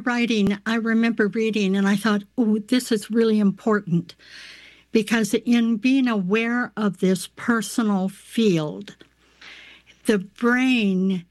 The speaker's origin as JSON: {"language": "English", "country": "United States", "said": "as an American, we have a huge personal field that it's very big."}